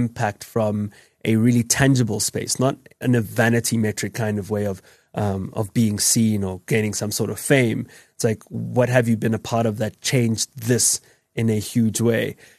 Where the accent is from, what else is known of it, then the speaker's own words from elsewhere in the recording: Soweto, Gauteng, South Africa; I think of all my friends who I grew up with in Soweto